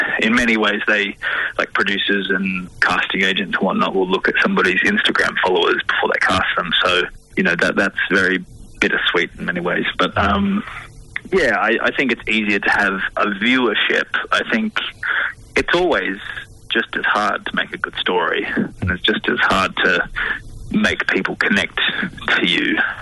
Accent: Australia; But I think as Australian actors especially

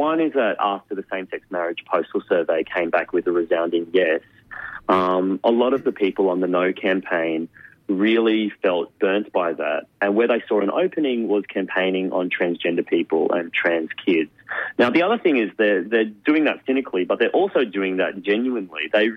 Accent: Queensland, Australia; now in Sydney, Australia; Queensland is a complicated state. That's my home state. I'm living in Sydney now

